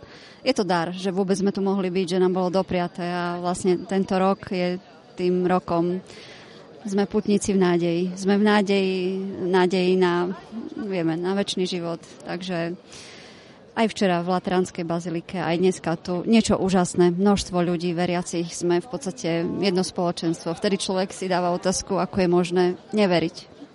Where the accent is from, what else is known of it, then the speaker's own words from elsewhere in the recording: Michalovce, Košice Region, Slovakia; Sme z Michaloviec.